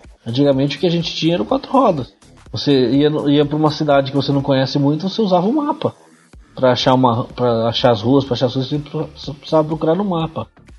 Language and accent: Portuguese; Marília, São Paulo, Brazil; eu tenho 40 anos, eu sou de Marília, São Paulo